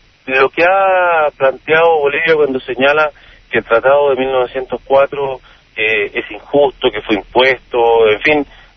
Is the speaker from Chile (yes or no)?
yes; Chile; como los chilenos entendemos que son las cosas